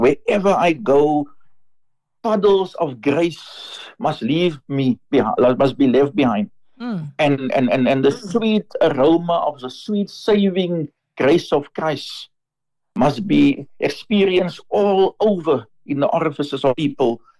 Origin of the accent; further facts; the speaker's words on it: Eastern Cape, South Africa; I grew up in the Eastern Cape, and I know how we grew up there, and what we valued